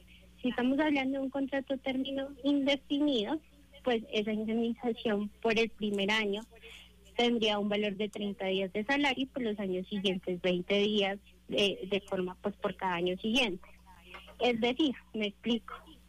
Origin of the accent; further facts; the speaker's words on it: Colombia; el llamado es a ser solidarios todos como sociedad, como colombianos